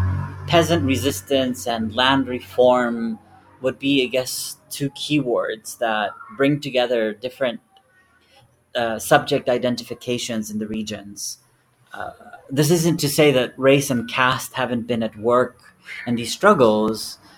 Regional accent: Atoyac, Guerrero, Mexico; also born or lived in San Jerónimo; I was born in the coastal municipality of San Jerónimo. I grew up in the Sierra of Atoyac, which is 2 hours north of Acapulco.

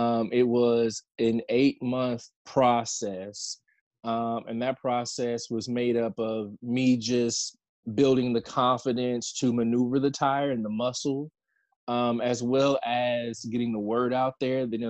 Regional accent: Evansville, Indiana, United States; I'm from Evansville, Indiana. If no one is familiar with that, we are in the southern tip of the state of Indiana.

